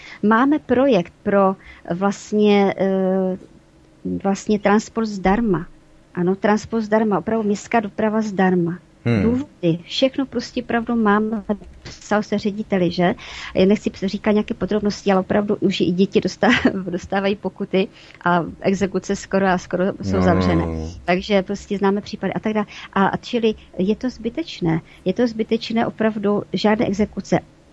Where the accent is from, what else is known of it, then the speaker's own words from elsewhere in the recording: Opava, Moravian-Silesian Region, Czechia; čili se zastupiteli tady města Opavy, jsem z Opavy